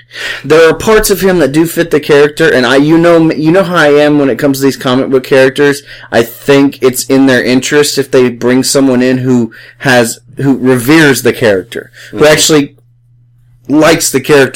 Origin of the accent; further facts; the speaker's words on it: Mississippi, United States; also born or lived in Alabama / Florida; But I guess from being down south, my dad's from Louisiana, I'm from Mississippi, Alabama, Florida.